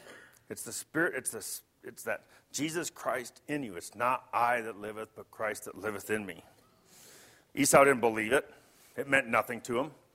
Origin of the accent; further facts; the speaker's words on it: Colorado, United States; I'm from Colorado, so I know we have a lot of chili here too.